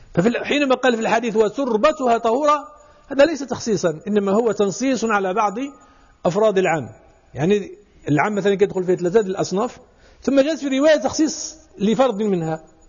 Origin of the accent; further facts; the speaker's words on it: Morocco; أنا سمعت مرة فقيه يقول عندنا في المغرب، ولا في المغرب ما فيش